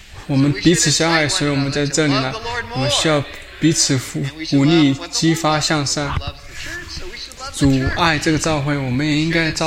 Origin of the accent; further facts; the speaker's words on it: California, United States; now in Irvine, United States; 我在加州长大，我在教会生活长大，我在那边上学